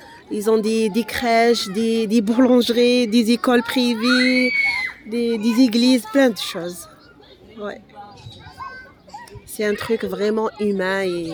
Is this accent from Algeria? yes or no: yes; Timimoun, Adrar Province, Algeria; now in Marseille, France; De Timimoni, dans le sud-ouest de l'Algérie.